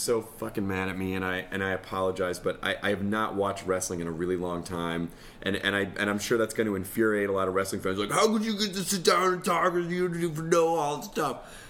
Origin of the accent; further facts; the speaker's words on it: Memphis, Tennessee, United States; But I grew up in Memphis